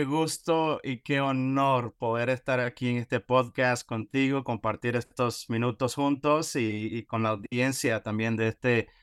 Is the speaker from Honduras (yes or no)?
yes; Honduras; moved away as an adult; now in Florida, United States; originalmente soy de Honduras. A los 18 años yo emigro de mi país a la Florida, aquí en los Estados Unidos.